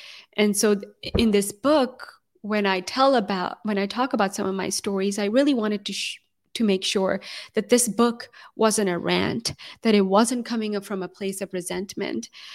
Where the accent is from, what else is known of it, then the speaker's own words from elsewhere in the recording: Pakistan; deciding as a Pakistani Muslim woman to marry a Norwegian, it was a big decision for me to make, given that I was very close to my family and very connected to my culture and where I come from.